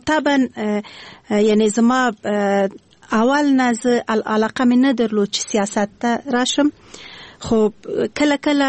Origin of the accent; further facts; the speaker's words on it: Kabul, Afghanistan; born there; زه د اصلا پلار مې د خوست ده، مور مې د پکتیا ده، او زه په خپله کابل کې زیږیدلی یم خو په هر صورت د خوست سیل کېږم.